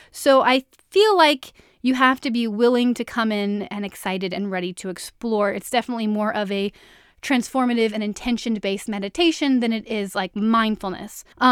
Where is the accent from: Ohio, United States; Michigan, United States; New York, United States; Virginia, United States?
Virginia, United States; now in Los Angeles, United States; And I'm from Virginia, so I do miss that delicious home-style cooking, and I can't find a lot like it